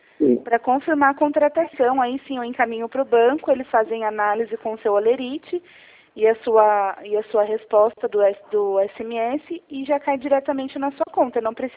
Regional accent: Jundiaí, São Paulo, Brazil; Não, eu sou de Jundiaí.

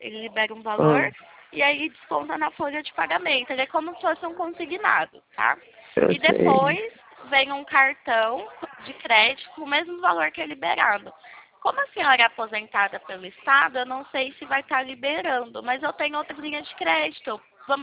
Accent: São Paulo, Brazil; É, eu sou do interior do São Paulo. Não fico na capital, fico no interior. Aqui ainda é mais frio ainda.

